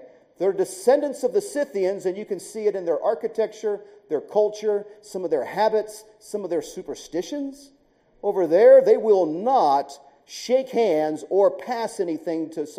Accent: United States; you know, I'm an American.

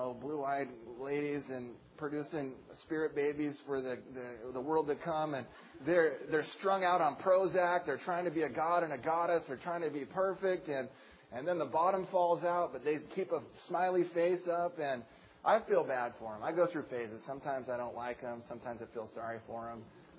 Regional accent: Provo, Utah, United States; But we are from Provo, Utah, second largest city in Provo, 98% Mormon.

